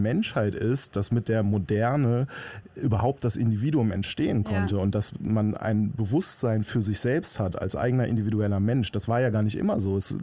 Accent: Düsseldorf, North Rhine-Westphalia, Germany; Ich bin in Düsseldorf aufgewachsen, okay. Stadtkind.

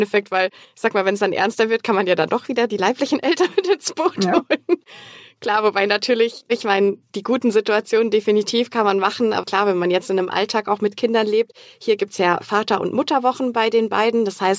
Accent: Southern Germany, Germany; ich komme aus Süddeutschland

